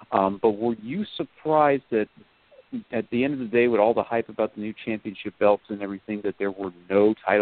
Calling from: Gallatin, Tennessee, United States; Hey, Jason. … from Gallatin, Tennessee.

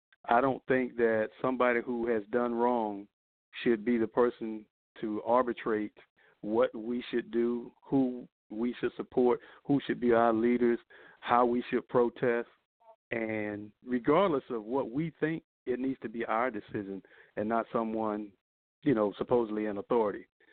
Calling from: Orlando, Florida, United States; I'm calling from Orlando.

